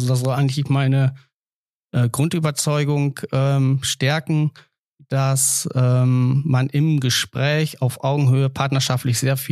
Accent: Hoogstede, Lower Saxony, Germany; ich bin Baujahr 80, am 18. Juni 1980 geboren. Ich bin aufgewachsen in Hoogstede und seit über 20 Jahren Emlichheimer.

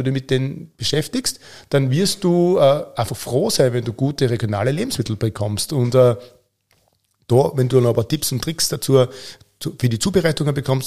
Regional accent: Austria

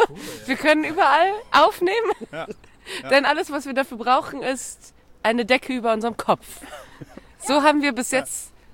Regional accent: Cologne, North Rhine-Westphalia, Germany; Und ich bin tatsächlich in Flittert aufgewachsen.

